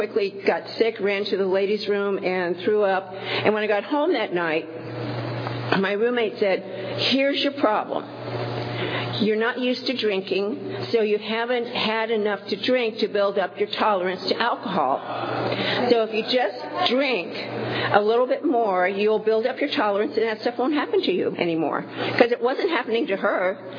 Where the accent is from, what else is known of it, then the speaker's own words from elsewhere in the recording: Ohio, United States; We were living in D.C. I was born and raised in Ohio. I was living in D.C.